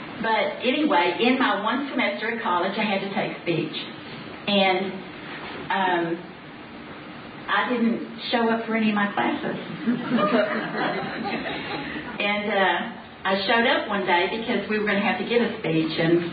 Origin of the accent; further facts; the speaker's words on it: Texas, United States; I'm from Texas. We have a lot of people in Texas